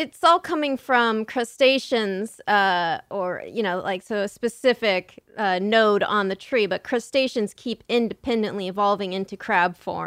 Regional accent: San Diego, California, United States; Like, you'd like be in the sand hot tub because I grew up in San Diego.

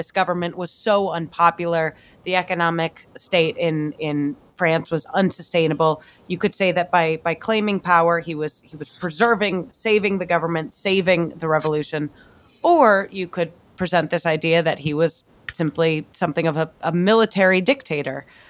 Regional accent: United States; I feel like as an American, I do feel like I have to voice our little cameo

